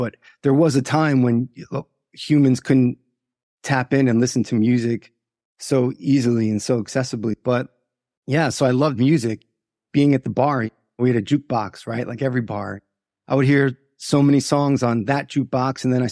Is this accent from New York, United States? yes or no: yes; Long Island, New York, United States; I was born in Long Island, New York, and was raised by two Irish immigrants who came to New York and opened bars. So I was raised in a bar family.